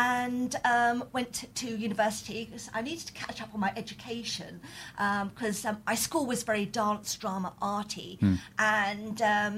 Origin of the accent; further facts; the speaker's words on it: London, United Kingdom; And I come from South London, South West London. But I was living in West London at the time.